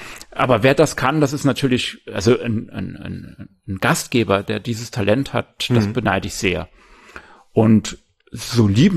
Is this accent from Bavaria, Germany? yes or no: no; Saarland, Germany; born there; Ich bin ja Saarländer gebürtig